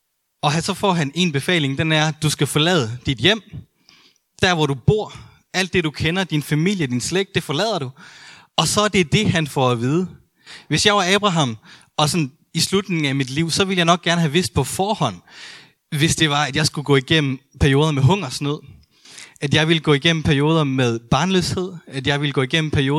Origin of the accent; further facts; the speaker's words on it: Jutland, Denmark; vi er jo begge to født og opvokset i Jylland